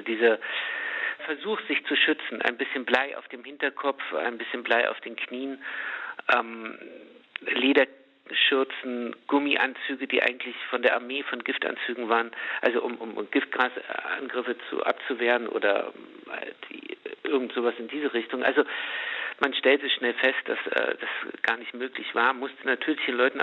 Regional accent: Chemnitz, Saxony, Germany; born there; Geboren in Karl-Marx-Stadt, 1979.

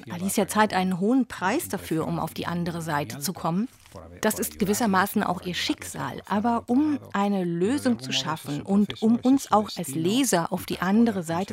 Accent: Barcelona, Catalonia, Spain; Ja, Barcelona ist wirklich meine Geburtsstadt. Ich bin da aufgewachsen, groß geworden und habe all diese Kindheits- und Jugenderinnerungen an diese Stadt

